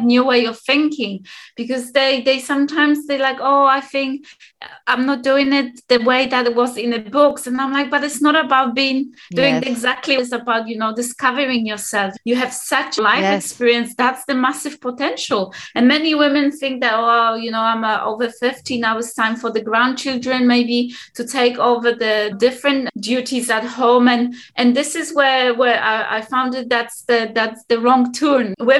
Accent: Poland; now in United Kingdom; So I'm based in UK. I'm from Poland. That's original background. However, I've got German DNA, I've got Russian DNA, I've got Jewish DNA

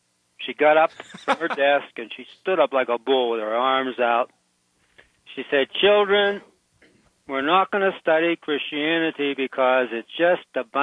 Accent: Pittsburgh, Pennsylvania, United States; born there; I was born in Pittsburgh.

